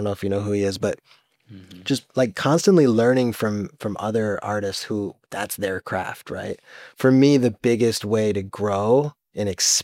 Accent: Detroit, Michigan, United States; growing up in Detroit, like I've always loved rap music and hip hop music

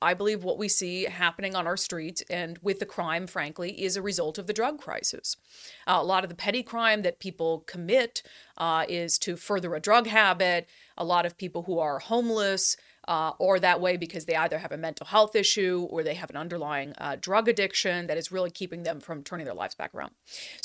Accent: Fargo, North Dakota, United States; I grew up in one of the coldest places in America. I grew up outside Fargo, North Dakota.

